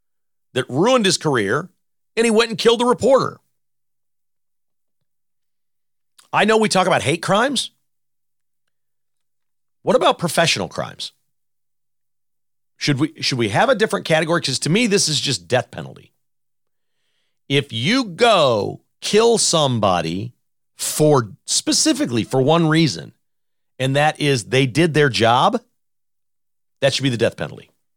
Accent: England, United Kingdom; now in United States; Because I was born, my parents are from India. I was born in England and I moved here and became a citizen, and I know what's best for all Americans.

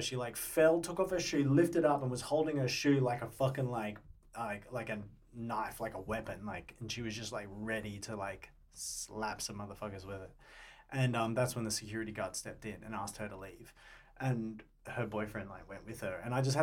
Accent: Brisbane, Queensland, Australia; I was up in Brisbane. That's where I'm from. I'm from Brizzy.

